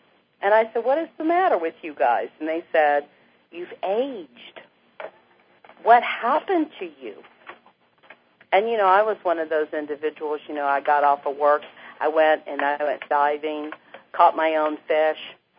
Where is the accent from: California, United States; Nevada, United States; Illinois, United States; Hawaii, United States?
Hawaii, United States; when I came from Hawaii here to the mainland